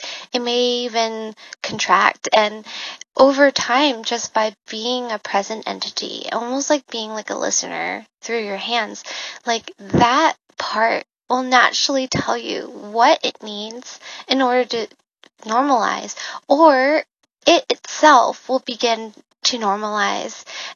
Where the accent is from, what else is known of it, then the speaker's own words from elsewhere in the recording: Guangzhou, Guangdong, China; born there; first language Cantonese; English is a second language; So when I was born, I spoke Cantonese because I was born in Guangzhou, and that's the dialect there. But then it turns out that even though I was born in Guangzhou, my family isn't from Guangzhou.